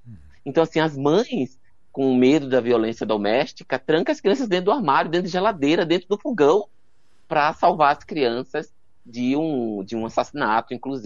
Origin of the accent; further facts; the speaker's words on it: Pernambuco, Brazil; moved away as an adult; Antes de vir para cá, eu saí de Pernambuco em 2000, mas antes eu trabalhava com comunidades da periferia, comunidades, eu era da periferia, né?